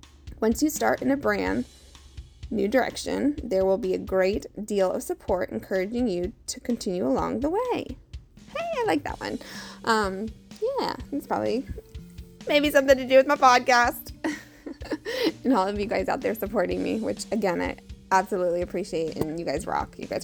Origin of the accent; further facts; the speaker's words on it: California, United States; also born or lived in Philippines; I was born in the Philippines, moved to the States because my dad was in the military. My birth father was in the military. And then we ended up in California.